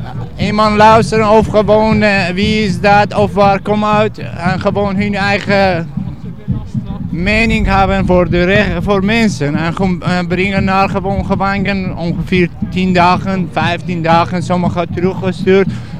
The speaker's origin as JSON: {"language": "Dutch", "country": "Iran", "moved": "yes", "lives_now": "Netherlands", "said": "Ik ben ook vluchteling, kom uit Iran."}